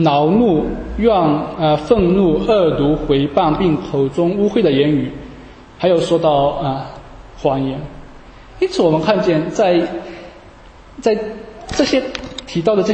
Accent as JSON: {"language": "Chinese", "country": "China", "said": "以前会什么我们中国人说封建社会大家好保守好传统，不一定的。"}